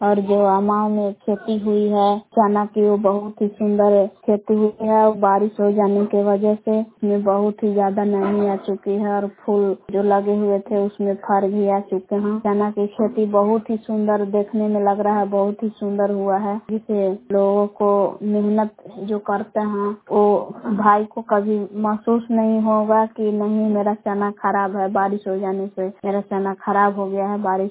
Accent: Bhabua, Bihar, India; ग्राम बलाव जिला कैमूर भभुआ का निवासी हूँ।

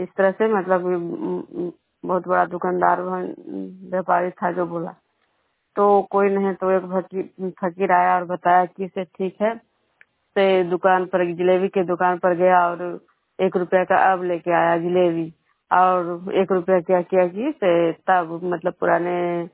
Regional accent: Bishnupur, Bihar, India; मैं बिष्णुपुर ग्राम खजरा पंचायत नालंदा जिला नवनसा प्रखंड की निवासी हूँ।

